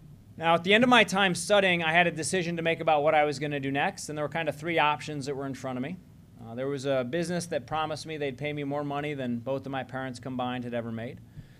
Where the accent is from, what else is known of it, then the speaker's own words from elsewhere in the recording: Missouri, United States; So look, I was born and raised here in Missouri.